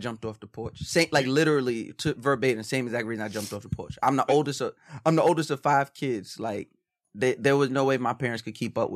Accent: Long Island, New York, United States; well, for me, I'll say because I grew up on Long Island.

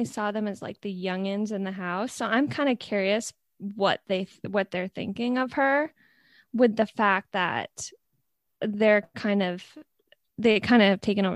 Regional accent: New York, United States; I think that, first of all, I'm from New York.

